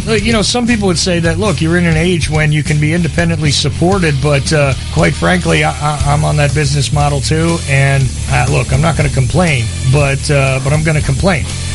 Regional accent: Northeast, United States; because I'm in America and, I'm from the Northeast, so I'm going to mangle everything anyway. This is what happens when you're Sicilian-Irish.

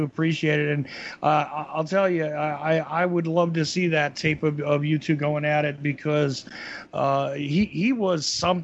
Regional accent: Northeast, United States; I grew up in the Northeast, so it was, you know, McMahon territory.

